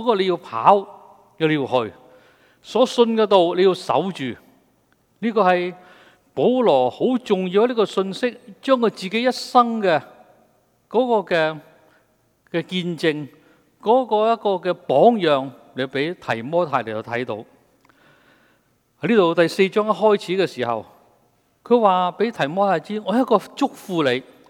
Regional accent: China; 酒祭亦都好似我哋中國人嘅一樣嘅時候，奠酒

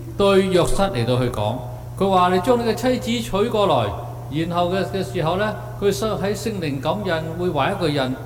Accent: China; 不过我们中国人叫它做副歌

